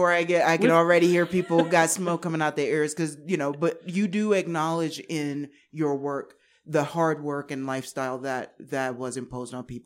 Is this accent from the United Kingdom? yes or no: no; Washington, District of Columbia, United States; I'm from Washington, D.C.